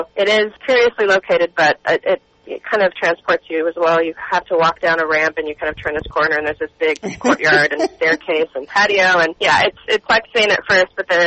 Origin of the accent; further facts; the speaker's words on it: Woodinville, Washington, United States; I'm a Seattle native, So I grew up on the east side of Lake Washington, and I grew up in a town called Woodinville, which has sort of become famous for wine in Washington.